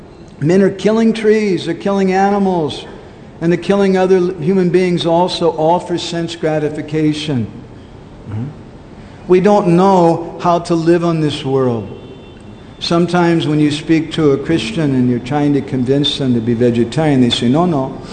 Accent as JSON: {"language": "English", "town": "Los Angeles", "region": "California", "country": "United States", "tie": "born or raised there", "said": "I remember when I was growing up in Los Angeles as a devotee, book distributor"}